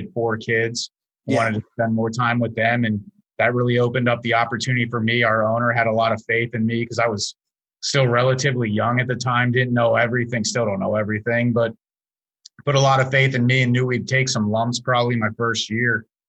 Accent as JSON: {"language": "English", "town": "Philadelphia", "region": "Pennsylvania", "country": "United States", "said": "And I'm originally from Philadelphia. So came down to South Carolina."}